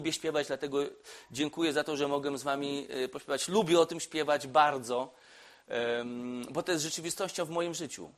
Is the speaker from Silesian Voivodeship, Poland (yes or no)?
no; Radom, Masovian Voivodeship, Poland; Jestem z okolic Radomia, więc mówię o swojej okolicy.